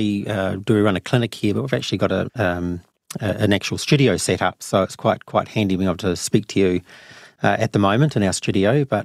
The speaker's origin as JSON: {"language": "English", "town": "Timaru", "region": "Canterbury", "country": "New Zealand", "tie": "born or raised there", "also_born_or_lived": "Auckland", "said": "I lived in Auckland at the time, and of course they were from my hometown, Timaru."}